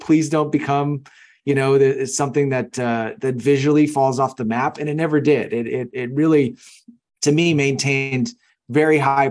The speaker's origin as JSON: {"language": "English", "region": "East Coast", "country": "United States", "tie": "born or raised there", "said": "I love lighthouses. I grew up on the East Coast."}